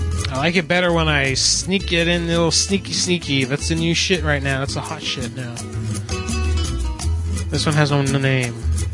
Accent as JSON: {"language": "English", "region": "Pennsylvania", "country": "United States", "said": "I'm from Pennsylvania. I say a while for everything."}